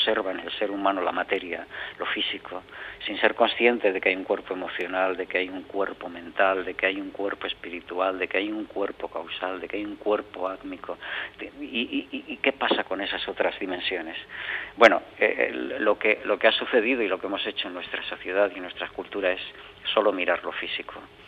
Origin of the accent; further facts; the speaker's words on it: Bilbao, Basque Country, Spain; moved away as an adult; now in Valencia, Spain; Yo soy de Bilbao y entonces cuando vine a Valencia, hace ya un montón de años